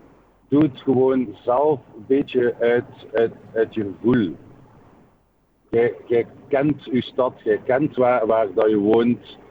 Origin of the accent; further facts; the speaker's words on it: Ghent, East Flanders, Belgium; Sowieso ben ik als echte Gentenaar, geboren en getogen.